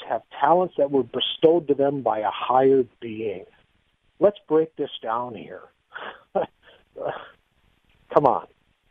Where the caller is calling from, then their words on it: Wisconsin, United States; from Wisconsin. Actually, I work in Dubuque.